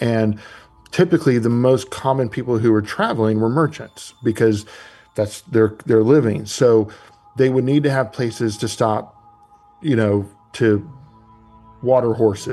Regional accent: Charleston, South Carolina, United States; And I grew up in Charleston, and I grew up all my whole life hearing about the legend of Lavinia.

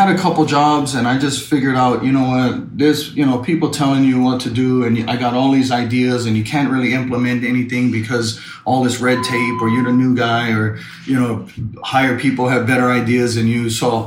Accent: Pearl City, Hawaii, United States; We came from Pearl City, Hawaii. I mean, we're in the middle of the island.

